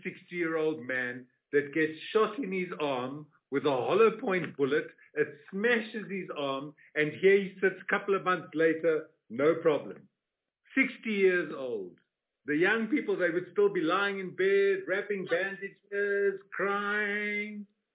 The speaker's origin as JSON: {"language": "English", "town": "Cape Town", "region": "Western Cape", "country": "South Africa", "tie": "born or raised there", "said": "as a youngster, I grew up in Cape Town, Chair, and I used to walk from just below the cable station to Friedhoek, where my primary school was, and back again."}